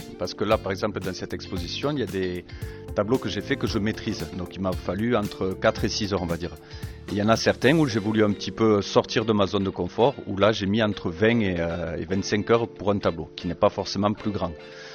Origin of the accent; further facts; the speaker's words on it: Olemps, Occitanie, France; Alors j'ai grandi à Olemsk, juste à côté de Rodez. Je suis parti un petit peu ailleurs, voyager et tout, et maintenant je revis à Olemsk.